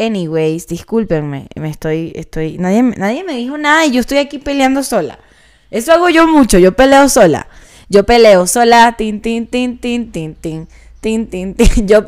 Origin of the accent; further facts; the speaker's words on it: Venezuela; accent: Venezuelan; now in Mexico; obviamente no hablo con acento mexicano, tengo mi acento venezolano. Pero claro que tengo tonadas y tengo palabras mexicanas porque vivo aquí hace 3 años